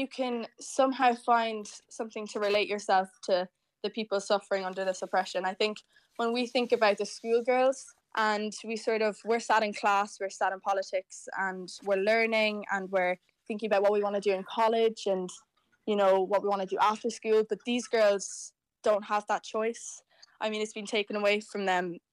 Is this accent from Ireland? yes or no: yes; Cork, Munster, Ireland; seeing as we're from Cork, it should be a colour that most people have in their wardrobes.